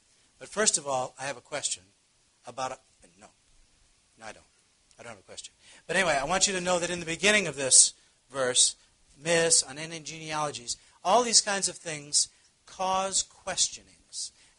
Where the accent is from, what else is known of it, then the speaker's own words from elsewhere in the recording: Missouri, United States; You know, I come from Missouri, and we have this kind of, I don't know what you call that, an idiom or a thing, you know. It says, I'm from Missouri, show me.